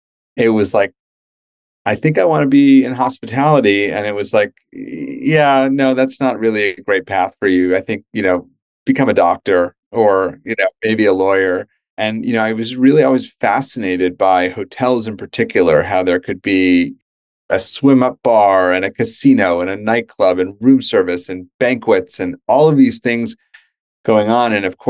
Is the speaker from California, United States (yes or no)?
no; New York, United States; So I grew up in New York. My mom is Canadian. My father was born in Germany and then emigrated to the US during the war. So European Canadian parents raised in New York.